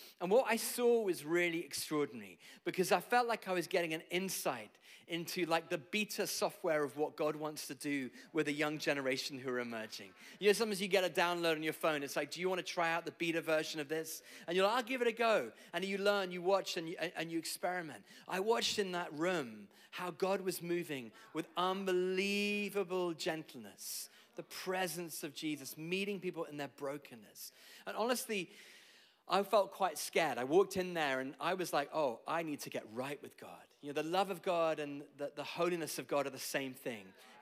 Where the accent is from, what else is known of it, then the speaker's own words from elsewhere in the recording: United Kingdom; I can barely swim. I'm British.